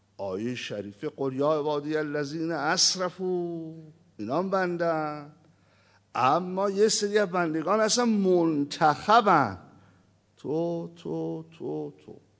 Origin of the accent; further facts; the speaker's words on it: Iran; شما هم که ایرانی هستید، ما هم ایرانی هستیم